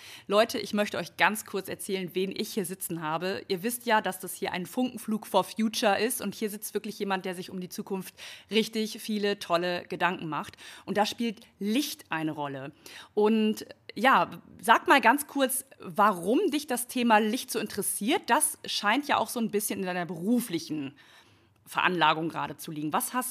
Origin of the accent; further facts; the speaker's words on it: Nordhorn, Lower Saxony, Germany; Wir sind nämlich jetzt hier gerade in meiner Heimatstadt in Nordhorn